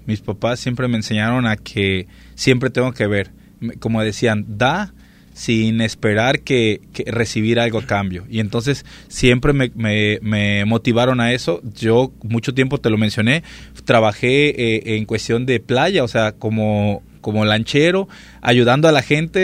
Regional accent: Acapulco, Guerrero, Mexico; soy de Acapulco, Guerrero.

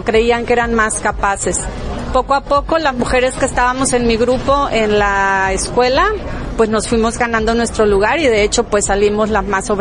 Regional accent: San Luis Potosí, Mexico; born there; also born or lived in Cuernavaca; decidimos regresar a mi tierra natal, a la ciudad de San Luis Potosí, porque vivíamos en Cuernavaca, Morelos

